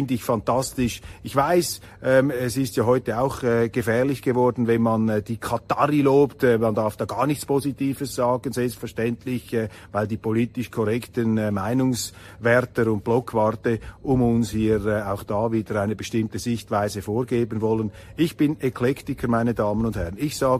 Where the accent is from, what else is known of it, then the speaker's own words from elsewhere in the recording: Switzerland; da habe ich überhaupt kein Problem als Schweizer